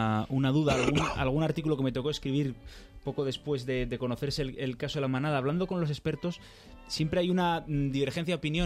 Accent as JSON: {"language": "Spanish", "town": "Pamplona", "region": "Navarre", "country": "Spain", "said": "lo digo como navarro y pamplonés"}